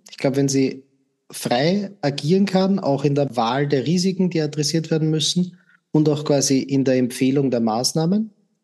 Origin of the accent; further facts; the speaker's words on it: Austria; Als Österreicher und einem kleineren Land